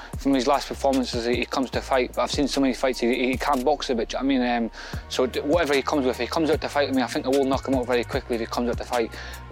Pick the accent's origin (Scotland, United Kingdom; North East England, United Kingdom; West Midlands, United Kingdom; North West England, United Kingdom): Scotland, United Kingdom; moved away; I'm from Scotland, I'm obviously moved down here